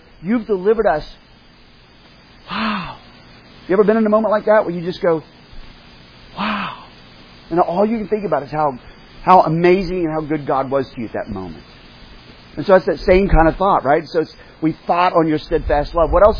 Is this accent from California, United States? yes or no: no; Oklahoma, United States; And I grew up in Oklahoma.